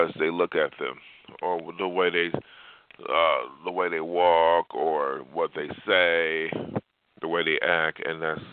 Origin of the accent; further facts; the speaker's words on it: United States; I am glad I am an American citizen, because in some countries around the world, there is no diversity.